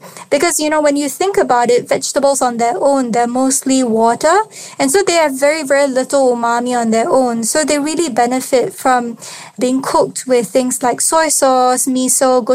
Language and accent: English; Singapore; I grew up in Singapore, and in Singapore, there are so many different races. So I really grew up with this multicultural approach to food